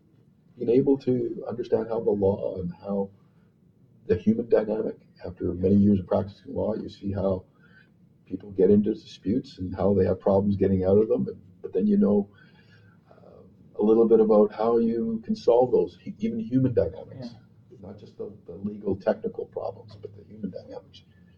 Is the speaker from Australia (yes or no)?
no; Edmonton, Alberta, Canada; Pretty much what I did as a boy growing up in Edmonton.